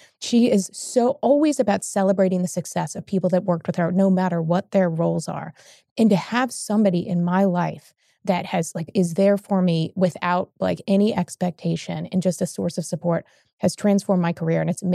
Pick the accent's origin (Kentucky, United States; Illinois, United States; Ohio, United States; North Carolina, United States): Kentucky, United States; Louisville; We were looking to move from Atlanta to Louisville, my hometown, be close to family.